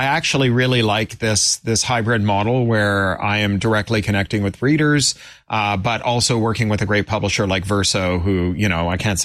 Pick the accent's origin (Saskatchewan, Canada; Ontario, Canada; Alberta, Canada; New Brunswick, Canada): Ontario, Canada; Toronto; I grew up in Toronto